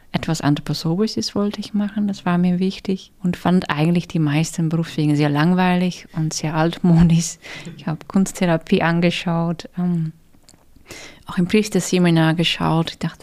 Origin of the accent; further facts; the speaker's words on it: Netherlands; German is a second language; moved away as an adult; also born or lived in Switzerland; Ich bin jetzt 42, genau. Ich bin in der Schweiz geboren worden, bei niederländischen Eltern. Und ab meinem dritten Lebensjahr bin ich in den Niederlanden aufgewachsen. Deshalb auch ein bisschen mein Akzent.